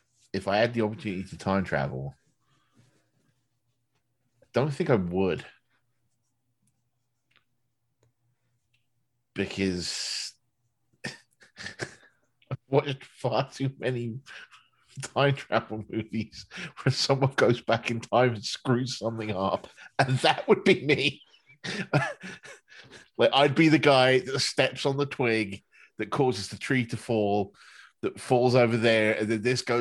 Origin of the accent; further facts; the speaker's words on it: England, United Kingdom; I am English, and therefore I am a Time Lord.